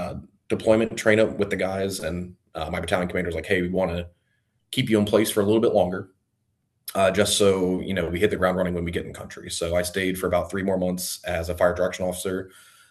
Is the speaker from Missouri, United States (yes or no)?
no; Virginia Beach, Virginia, United States; I'm born and raised in Virginia Beach, so I was surrounded by Navy my entire life.